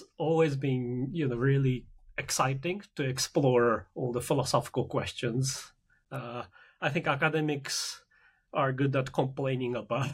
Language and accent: English; Japan; English is a second language; also born or lived in United Kingdom; now in United States; I'm originally from Japan, but now I teach in the United States.